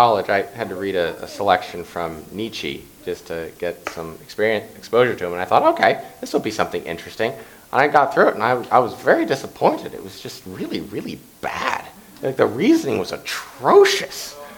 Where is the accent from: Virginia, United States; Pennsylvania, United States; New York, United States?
Pennsylvania, United States; Pittsburgh; It would make me sad because I'm from Pittsburgh, but...